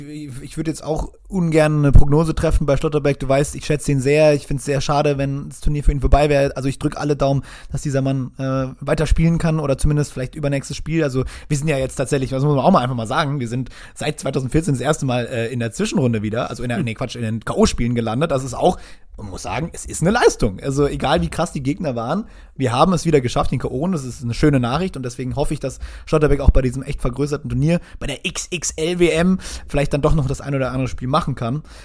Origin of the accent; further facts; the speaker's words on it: Freiburg, Baden-Württemberg, Germany; obwohl ich als Freiburger natürlich etwas kritisch gegenüber dem VfB bin